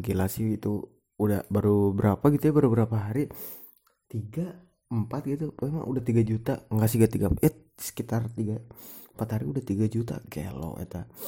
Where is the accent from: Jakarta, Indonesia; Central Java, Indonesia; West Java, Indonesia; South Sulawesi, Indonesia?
West Java, Indonesia; Bandung; Sebagai orang Bandung gitu